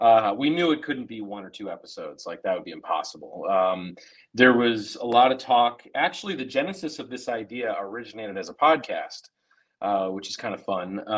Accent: Minneapolis, Minnesota, United States; Also because I'm from Minneapolis, Minnesota, and Nitro came through all the time back then.

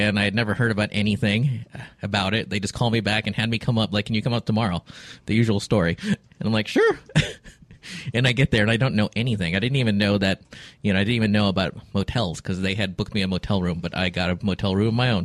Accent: Alameda, California, United States; Oh, well, let's see. I'm actually from the Bay Area, San Francisco Bay Area. I am from Alameda, used to be home of the Enterprise.

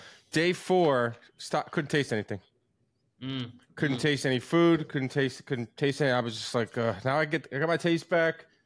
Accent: New York City, New York, United States; I was planning on coming to right in my hometown here in New York City.

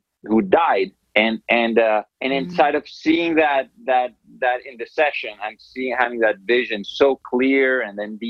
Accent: Medellin, Antioquia, Colombia; I grew up in Colombia, in Medellin, Colombia, in the 80s and 90s.

